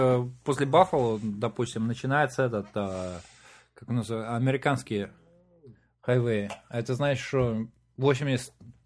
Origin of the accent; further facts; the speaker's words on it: Windsor, Ontario, Canada; Мы все из Виндзора, но поэтому мы поехали в Детройт.